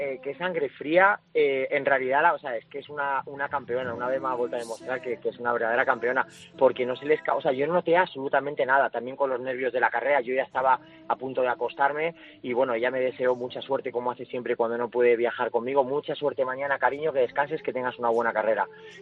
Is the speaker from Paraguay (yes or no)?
no; Madrid, Community of Madrid, Spain; somos de Madrid